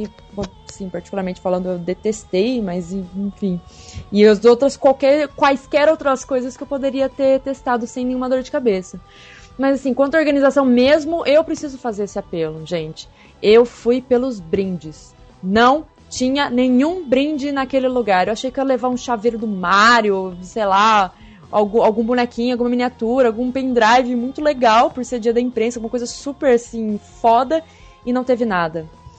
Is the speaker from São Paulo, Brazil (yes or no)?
yes; Campinas, São Paulo, Brazil; Vou me deslocar, porque eu sou de Campinas, né? Vou me deslocar de Campinas pra São Paulo